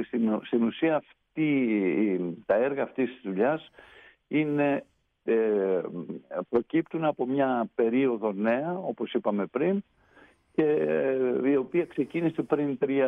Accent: Thessaloniki, Central Macedonia, Greece; moved away as an adult; now in Athens, Greece; Εγώ είμαι Θεσσαλονικιός, ναι. Βέβαια ζω στην Αθήνα πολλά χρόνια. Η διβάση μου πλέον είναι στην Αθήνα.

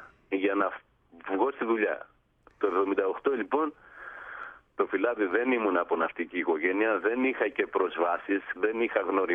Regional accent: Peloponnese, Greece; born there; εγώ λοιπόν γεννήθηκα το 1957 σε ένα μικρό χωριό της Ανατολικής Μάνης, τον Ήφη.

